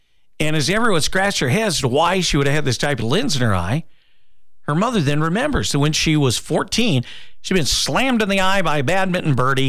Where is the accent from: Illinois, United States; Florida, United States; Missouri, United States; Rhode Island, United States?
Missouri, United States; Kansas City; I'm from Kansas City, who has the largest shuttlecock outside of the Nelson Atkins Museum.